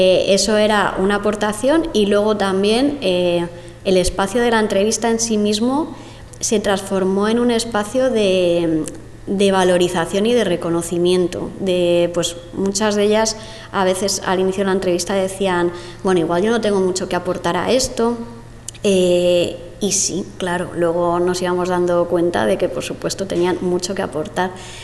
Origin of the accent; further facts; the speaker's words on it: Errenteria, Basque Country, Spain; moved away; Y pese a que Rentería no fue nunca mi pueblo al que volver, porque nos desarraigaron totalmente de ahí